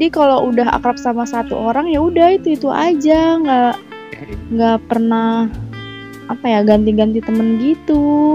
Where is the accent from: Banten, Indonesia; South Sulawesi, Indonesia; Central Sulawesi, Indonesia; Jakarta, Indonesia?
Banten, Indonesia; Tangerang; aku kan asli Tangerang nih. Pasti aku tuh SD sampai SMA itu di Tangerang terus, enggak pernah keluar dari kota itu. Nah, pas kuliah nyoba merantau ke Serang.